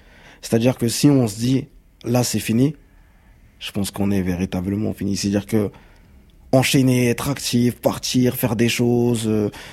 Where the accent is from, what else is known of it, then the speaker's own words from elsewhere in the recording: Côte d’Ivoire; born there; Moi, je suis né en Côte d'Ivoire en 1997.